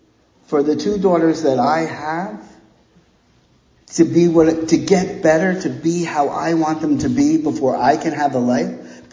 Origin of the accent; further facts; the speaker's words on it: New Jersey, United States; I'm from New Jersey, and every summer we used to get this little crappy little bungalow on the Jersey Shore.